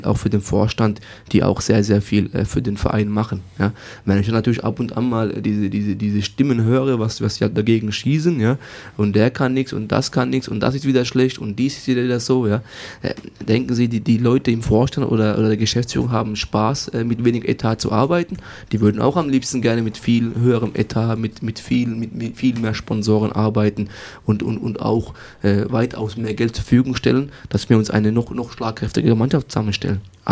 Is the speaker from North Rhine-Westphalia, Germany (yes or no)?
no; Mannheim, Baden-Württemberg, Germany; ich bin in Mannheimer, ich bin aus der Jugend raus bei Waldhof Mannheim.